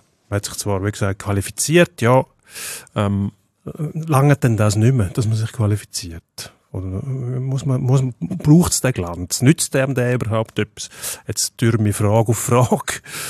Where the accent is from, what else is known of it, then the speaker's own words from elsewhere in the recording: Switzerland; man darf nicht zu verwöhnt sein als Schweizer.